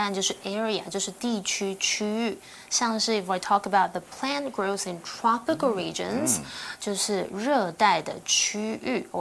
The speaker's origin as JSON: {"language": "English", "country": "Taiwan", "said": "so I am Taiwanese. But guess what? I am also an Australian citizen. I have Australian citizenship."}